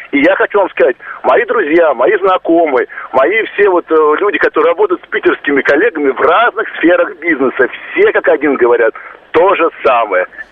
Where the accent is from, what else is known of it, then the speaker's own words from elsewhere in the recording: Moscow, Russia; я сам москвич